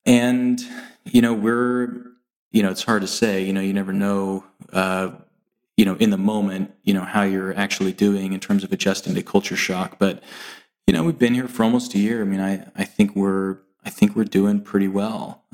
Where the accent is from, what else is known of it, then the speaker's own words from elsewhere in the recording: Dallas, Texas, United States; I grew up in the Dallas area. I went to the great University of Texas for undergrad and for law school.